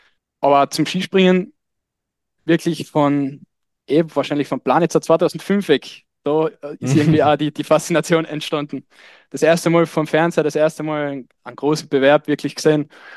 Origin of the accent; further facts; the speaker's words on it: Oberdrauburg, Carinthia, Austria; now in Graz, Austria; also ich komme aus einem kleinen Dorf aus Oberdrauburg in Kärnten. Das ist in der Nähe von Osttirol, in der Nähe von Lienz. Ich studiere in Graz